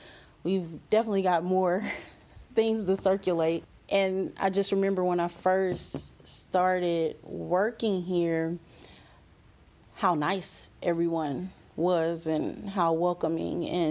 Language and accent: English; Daingerfield, Texas, United States; I grew up in Dangerfield, Texas. That's about probably 30 to 45 minutes from Longview.